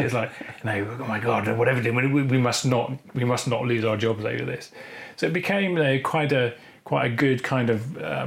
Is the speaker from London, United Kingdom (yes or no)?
yes; London, United Kingdom; I was from London.